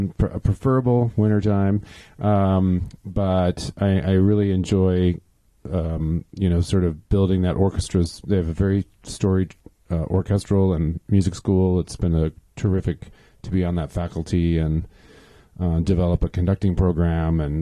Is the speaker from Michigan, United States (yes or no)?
yes; Michigan, United States; also born or lived in Minneapolis; I'm a native Midwesterner. I grew up in Michigan and went to school there, undergraduate as well.